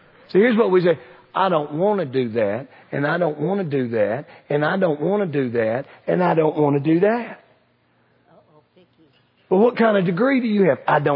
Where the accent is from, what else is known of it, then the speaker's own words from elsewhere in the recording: Kentucky, United States; I'm from Kentucky.